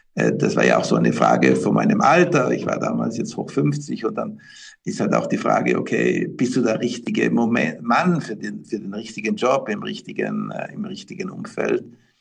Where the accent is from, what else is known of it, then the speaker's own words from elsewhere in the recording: Trentino-Alto Adige, Italy; Als dann dieser Anruf aus meiner Heimatstadt Südtirol kam